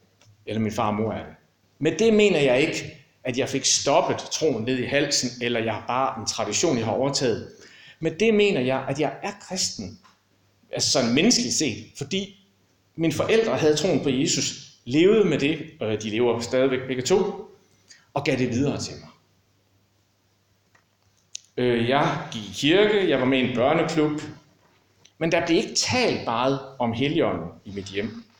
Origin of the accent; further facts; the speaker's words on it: Billund, Region of Southern Denmark, Denmark; En lidt speciel ting, jeg er vokset op i Billund